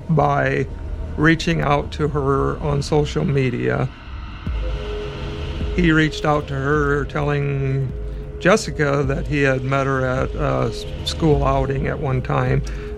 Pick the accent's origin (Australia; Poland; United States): United States; Storm Lake, Iowa; I was born and raised in Storm Lake.